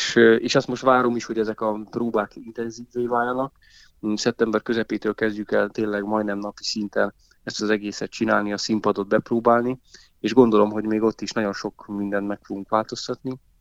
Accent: Dunaújváros, Fejér, Hungary; nekem is a gyerekkoromban Dunajvárosban ez a Melba kocka, meg Párizsi kocka, ezek a kis ilyen kis egészségtelen ilyen édességek, ezek nekem is így jelentettek valamit

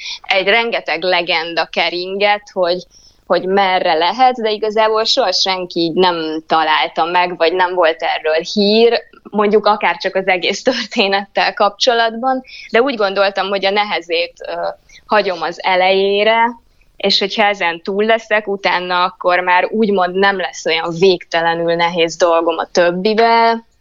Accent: Balassagyarmat, Nógrád, Hungary; born there; Balassa gyarmati születésű vagyok

